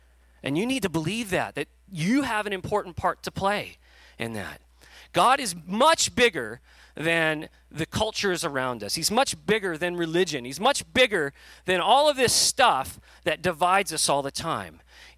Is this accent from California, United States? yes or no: yes; Fresno, California, United States; Well, I grew up in Fresno, an hour south of Modesto.